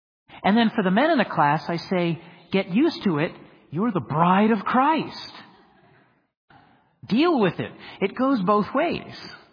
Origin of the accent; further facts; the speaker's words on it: California, United States; I come from California. I live there. And it's the left coast for a reason.